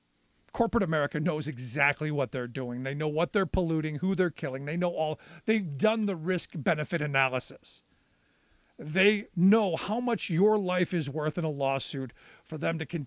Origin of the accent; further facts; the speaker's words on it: Cleveland, Ohio, United States; I grew up in Cleveland, home of the Clean Water and Air Act.